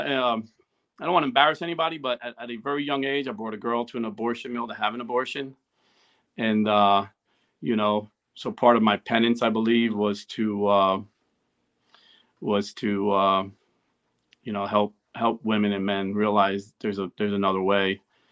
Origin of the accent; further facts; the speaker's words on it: New Jersey, United States; You know, I grew up in Jersey. I don't trust anybody.